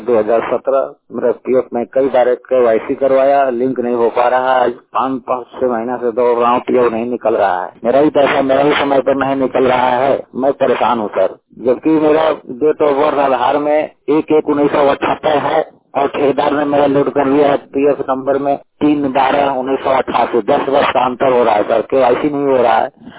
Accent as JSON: {"language": "Hindi", "town": "Tegra", "region": "Jharkhand", "country": "India", "tie": "born or raised there", "said": "ग्राम Tegra Jharkhand Palamu के रहने वाला हूँ।"}